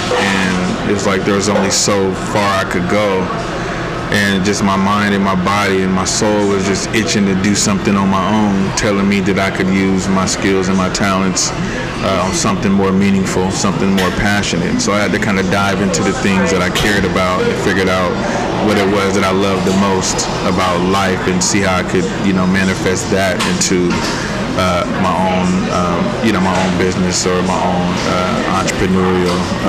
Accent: Portland, Oregon, United States; also born or lived in Los Angeles, California; I'm from Northeast Portland. Born in California, born in Los Angeles, raised in Northeast. Been here for, most of my life.

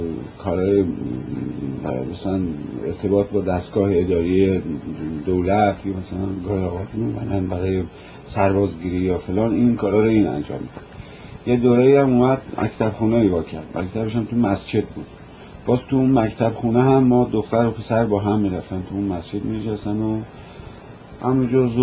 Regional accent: Rudbar, Gilan, Iran; born there; من در رودبار متولد شدم، همون شهری که در زلزله اخیر بکلی از بین رفت، و تاریخ تولدم در شناسنامه 9 تیر 1314 است،

